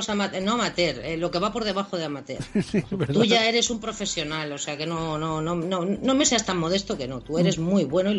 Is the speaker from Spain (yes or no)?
yes; Madrid, Community of Madrid, Spain; yo soy de Madrid, del centro de Madrid. O sea, soy de Tirso de Molina, más del centro imposible.